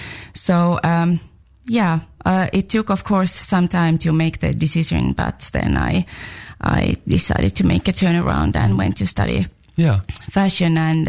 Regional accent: Estonia; English is a second language; moved away as an adult; Well, I actually come from Estonia. I grew up there and studied there.

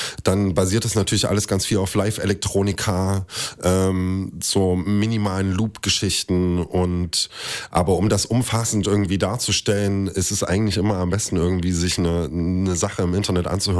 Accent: Thuringia, Germany; now in Leipzig, Germany; Wir sind beide Thüringer.

